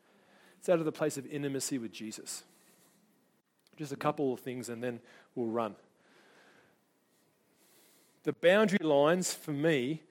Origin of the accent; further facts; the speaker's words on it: New Zealand; accent: Kiwi; Got my Kiwi accent on.